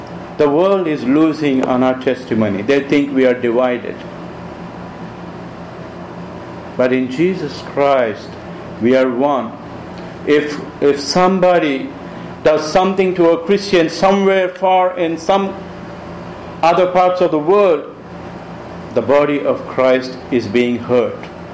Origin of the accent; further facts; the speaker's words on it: India; No matter if I'm an Indian, no matter if you are from Nigeria